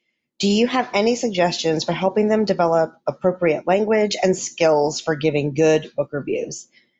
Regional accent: North Carolina, United States; I am from North Carolina.

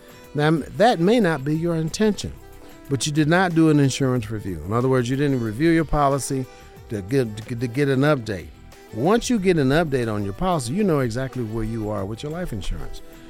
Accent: Las Vegas, Nevada, United States; I was born and raised in Las Vegas.

